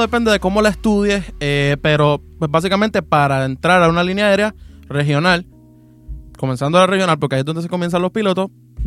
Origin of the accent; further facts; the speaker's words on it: Puerto Rico; now in Kissimmee, United States; me fui de Puerto Rico creyendo que iba a regresar y me gustó mucho